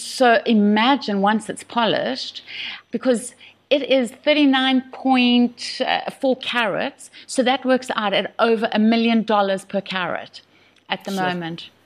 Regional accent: KwaZulu-Natal, South Africa; I grew up with polo in Shangweni

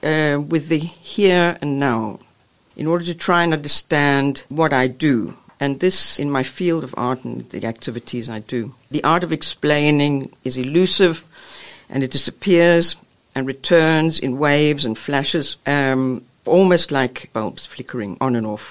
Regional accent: South Africa; growing up in the High Veld in South Africa on a farm, and the expanses of nature around me were very present and constantly consuming.

